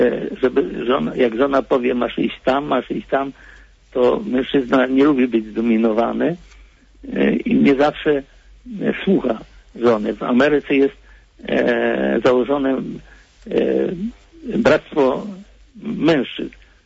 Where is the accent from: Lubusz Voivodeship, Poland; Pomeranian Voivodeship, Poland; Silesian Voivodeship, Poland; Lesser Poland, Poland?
Silesian Voivodeship, Poland; to byłem jedynym Ślązakiem